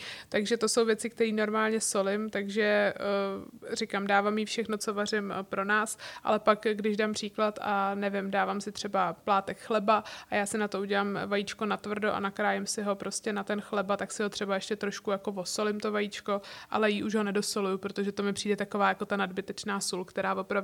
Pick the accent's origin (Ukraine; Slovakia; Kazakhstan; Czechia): Czechia; Prague; že jsem teda z Prahy a tím pádem se tady dá všechno objednat online